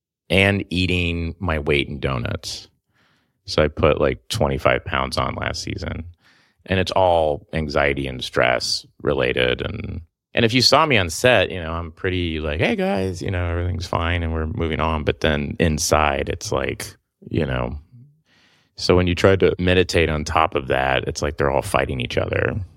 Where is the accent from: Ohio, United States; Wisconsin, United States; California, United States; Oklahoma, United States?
Oklahoma, United States; I'm from Oklahoma, you know, so it's like, I'm going to go in a room and sit and close my eyes.